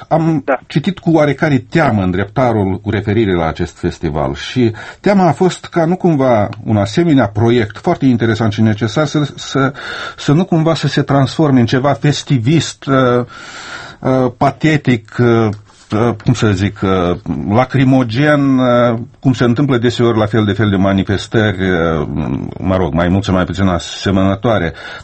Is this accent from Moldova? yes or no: yes; Moldova; ca moldoveni